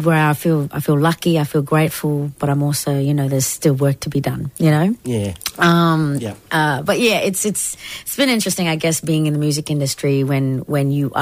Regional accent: Northern Territory, Australia; You know, again, growing up in Larrakia Nation and up, you know, in the NT and all throughout the lands there

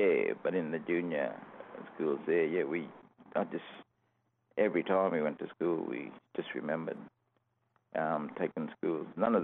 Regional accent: Mareeba, Queensland, Australia; moved from there to Mareeba, and I did a lot of my senior schooling in Mareeba, which is, a lot different growing up in Mareeba, but same sort of thing.

